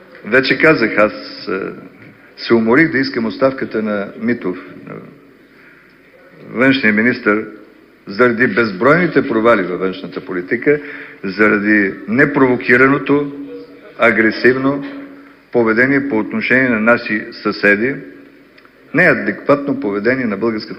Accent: Western Bulgaria, Bulgaria; Аз съм от Западна България.

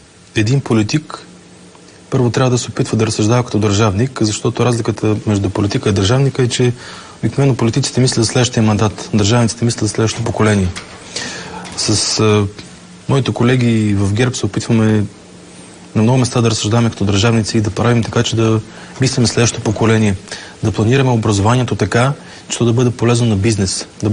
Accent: Vratsa, Vratsa Province, Bulgaria; в родния ми град Враца.

